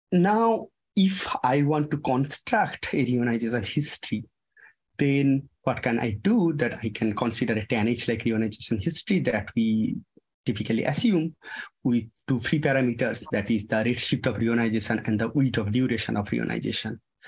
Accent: India; English is a second language; now in Ithaca, United States; the weather change between Ithaca and my hometown in India.

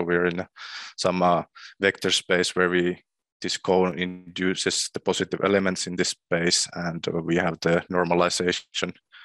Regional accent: Finland; English is a second language; moved away as an adult; now in Slovakia; So I'm originally from Finland, where I got my PhD from University of Turku just last summer. And now since then, in last fall, I started working as a postdoc at Slovakia at the Research Center for Quantum Information at Slovak Academy

